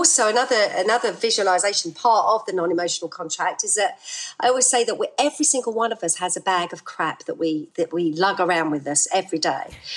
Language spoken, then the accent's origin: English; London, United Kingdom; now in Norfolk, United Kingdom; I'm a Londoner, born and bred. I was brought up in Southeast London and then I moved to Norfolk 7 years ago